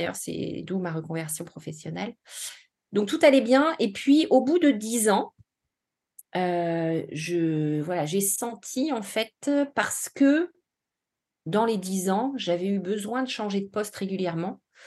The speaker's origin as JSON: {"language": "French", "region": "Normandy", "country": "France", "also_born_or_lived": "Brittany", "said": "je vis en Haute-Savoie depuis 6 ans, mais je ne suis pas originaire de Haute-Savoie. Je suis normande et j'ai vécu 20 ans en Bretagne parce que mariée avec un Breton."}